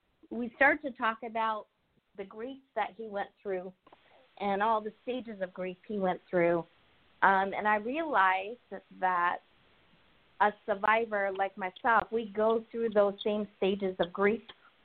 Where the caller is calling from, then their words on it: Seattle, Washington, United States; also born or lived in Colorado; I'm calling from Seattle, Washington.